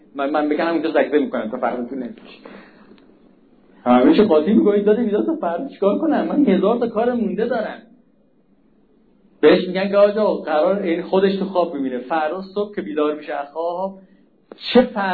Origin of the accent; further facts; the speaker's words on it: Hamadan, Iran; من همدانی هستم.